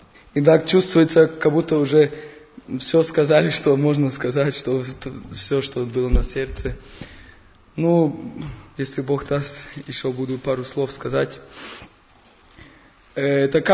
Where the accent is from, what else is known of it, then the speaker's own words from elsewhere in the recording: Germany; Russian is a second language; Я, простите меня, я немец такой.